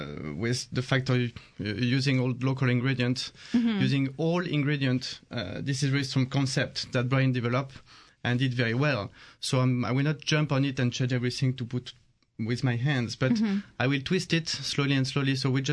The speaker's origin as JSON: {"language": "English", "country": "France", "tie": "born or raised there", "also_born_or_lived": "Texas, United States", "lives_now": "California, United States", "said": "I just born over there, and I flew away from to grow up in France. And I just arrived 4 years ago in California"}